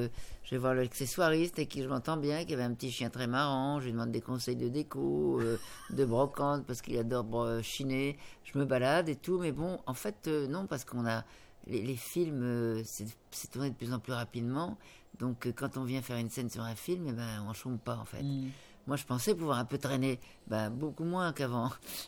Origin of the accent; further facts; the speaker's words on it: Tourcoing, Hauts-de-France, France; puisque j'habitais Tourcoing. Et on venait souvent en Belgique.